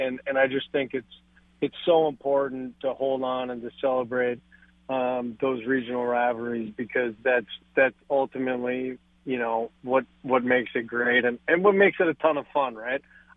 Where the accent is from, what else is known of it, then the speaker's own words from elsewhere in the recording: North Dakota, United States; I grew up in North Dakota, right?